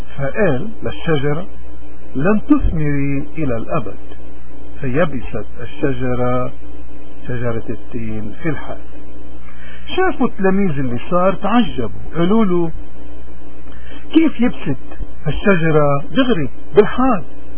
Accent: Lebanon; طيب نحن كشعب لبناني مش مفروض

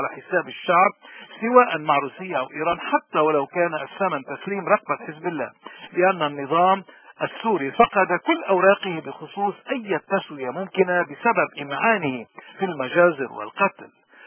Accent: Lebanon

